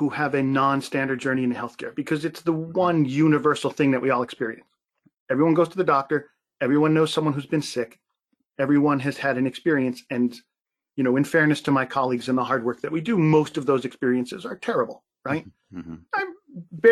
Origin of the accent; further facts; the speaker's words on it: Bridgewater Township, New Jersey, United States; So yeah, very fond memories of Cape May, but I grew up north of there in Bridgewater Township. So kind of in the north central